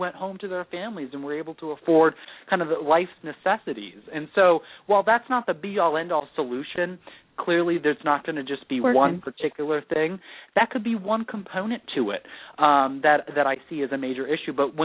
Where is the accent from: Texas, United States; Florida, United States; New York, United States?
Florida, United States; also born or lived in Vermont / Maine; I mean, I was born in Vermont, was raised up in Florida, and then went to middle school and high school in Maine. And so technically, if you really want to be specific, I'm from away.